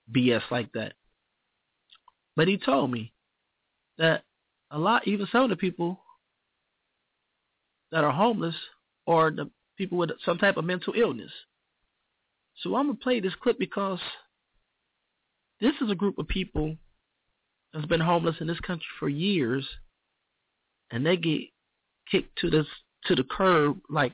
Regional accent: Indianapolis, Indiana, United States; I came from Indianapolis, Indiana. Very, very humble beginnings. Indianapolis is pretty much a big country town. So it was my first time out to the East Coast.

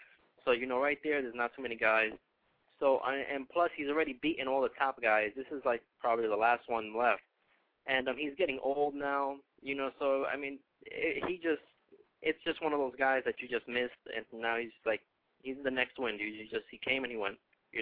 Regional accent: Brooklyn, New York, United States; Man, I'm from Brooklyn, and I'm picking it.

